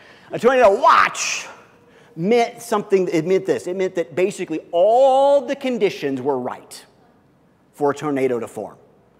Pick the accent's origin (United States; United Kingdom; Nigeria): United States; Midwest; I grew up in the Midwest, and one of the things about this time of year that always seemed to be important and vital